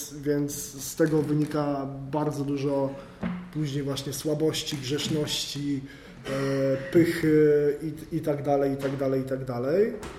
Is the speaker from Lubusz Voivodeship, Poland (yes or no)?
no; Kielce, Świętokrzyskie Voivodeship, Poland; od czwartej klasy podstawówki, jak tylko pochodzę z Kielc, jak tylko w Kielcach powstała katolicka szkoła podstawowa, to zacząłem chodzić do katolickiej szkoły podstawowej, później chodziłem do katolickiego gimnazjum